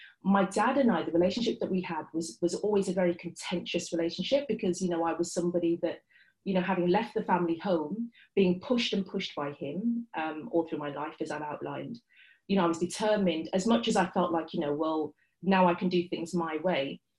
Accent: Birmingham, West Midlands, United Kingdom; as a Brummie growing up in the suburbs.

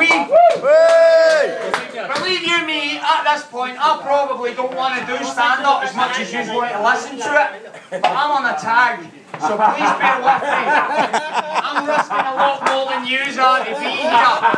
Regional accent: England, United Kingdom; Being English, we're used to that, Limpa.

